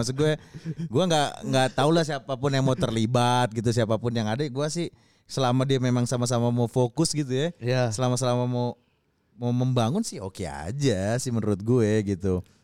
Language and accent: Indonesian; Bekasi, West Java, Indonesia; gue sebagai orang Bekasi kayak panggung gue diambil nih ya kan apalagi dia secara domisili Tambun lebih Bekasi dibandingkan gue kan